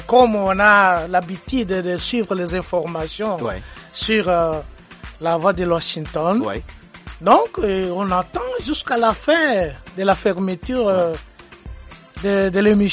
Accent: Angola; Je viens de l'Angola.

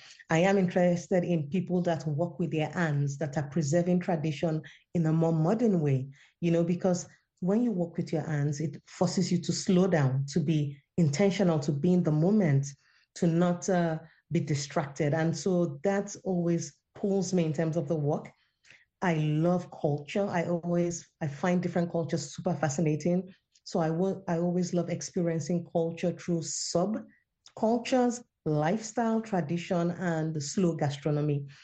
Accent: Lagos, Nigeria; English is a second language; now in Sweden; In Lagos. I grew up in Lagos.

